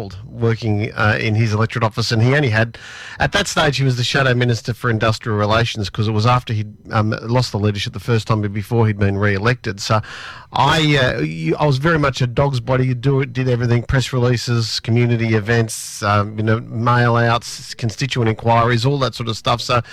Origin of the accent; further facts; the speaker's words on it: Bankstown, New South Wales, Australia; I grew up in Western Sydney around Picnic Point and Bankstown, working class parents